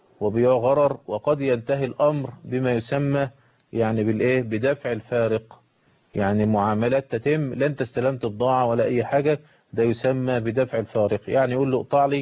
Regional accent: Egypt; طب ازاي تنشأ البورصة عندنا في مصر في هذه الأوضاع؟

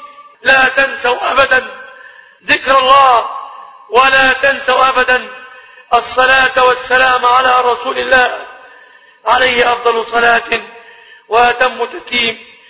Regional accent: Egypt; أن يحفظ بلادنا مصر

